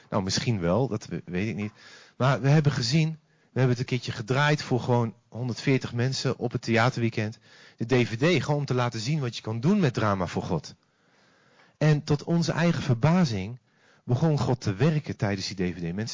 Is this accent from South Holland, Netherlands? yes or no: no; Deventer, Overijssel, Netherlands; En ik kom uit Deventer, dat is niet zo heel ver van Zutphen af.